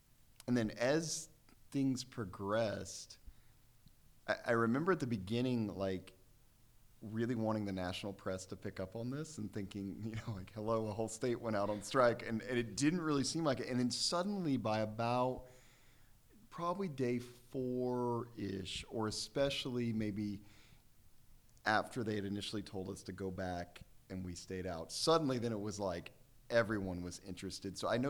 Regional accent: Amarillo, Texas, United States; now in Charleston, United States; I live in Charleston, West Virginia. I'm originally from Amarillo, Texas.

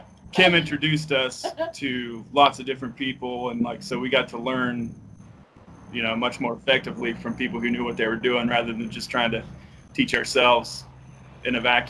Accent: Point Pleasant, West Virginia, United States; now in Charleston, United States; I live on the west side of Charleston right now, but I'm from Point Pleasant, West Virginia.

